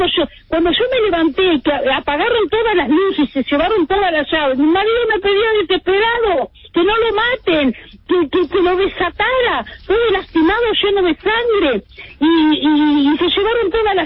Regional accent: Italy; now in Argentina; 69 años, soy italiana.

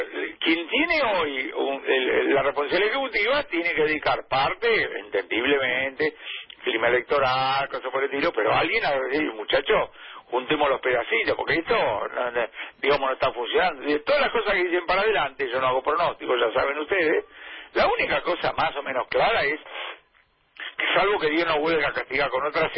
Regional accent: Argentina; como somos los argentinos, muy sensibilizados porque tenemos historia

